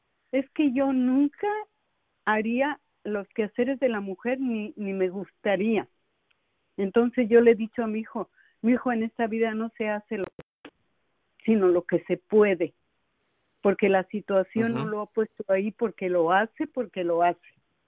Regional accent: Mexico; moved away as an adult; now in United States; Cuando yo me vine de acá, de allá de México, yo trabajaba en oficina.

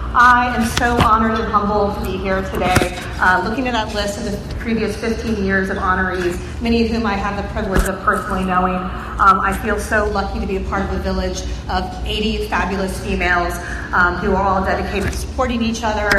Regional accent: Tampa, Florida, United States; I'm born and raised in Tampa Bay. I started my career up north, and I moved back to Tampa Bay 14 years ago.

